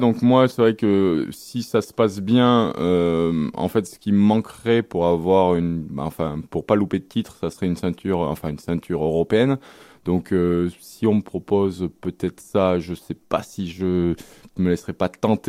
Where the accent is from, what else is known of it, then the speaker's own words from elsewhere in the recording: Clermont-Ferrand, Auvergne-Rhône-Alpes, France; puisque moi, je suis né de Clermont-Ferrand, comme beaucoup de sportifs.